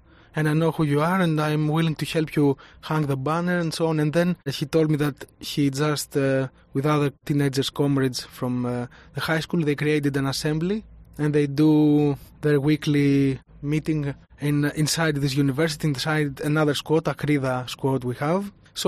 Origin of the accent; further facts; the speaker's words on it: Volos, Thessaly, Greece; in the anarchist anti-authoritarian movement, especially in Greece and in Volos, my hometown